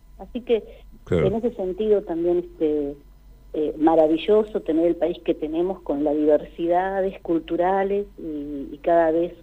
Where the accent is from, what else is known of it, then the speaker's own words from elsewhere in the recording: Neuquén, Argentina; now in Las Coloradas, Argentina; Yo soy neuquina, nací en Neuquén Capital